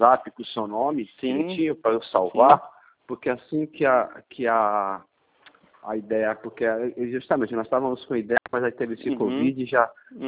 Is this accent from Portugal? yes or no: no; Guarujá, São Paulo, Brazil; eu tô em vista de um investimento, eu sou do Guarujá